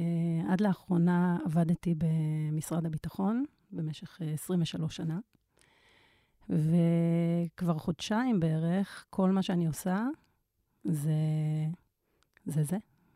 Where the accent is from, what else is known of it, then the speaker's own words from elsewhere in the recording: Tel Aviv, Tel Aviv District, Israel; אני גם מתל אביב.